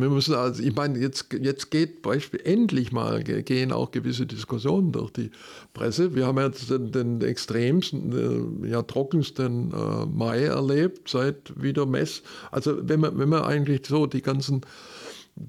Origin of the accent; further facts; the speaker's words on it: Baden-Württemberg, Germany; als Schwabe